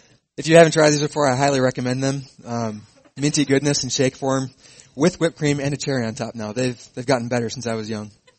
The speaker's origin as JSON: {"language": "English", "town": "Coon Rapids", "region": "Minnesota", "country": "United States", "tie": "born or raised there", "said": "I grew up in Coon Rapids, Minnesota. It's just northwest of Minneapolis."}